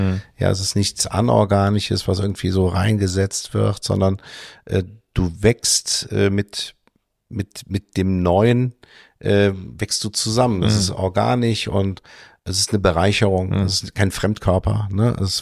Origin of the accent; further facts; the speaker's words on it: Eifel, Germany; Ich bin in der Eifel groß geworden, das ist ländlich.